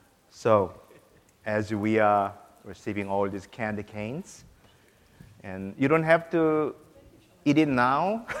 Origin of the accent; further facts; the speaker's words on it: South Korea; Even I'm from Korea. I enjoy the candy cane always at Christmas time.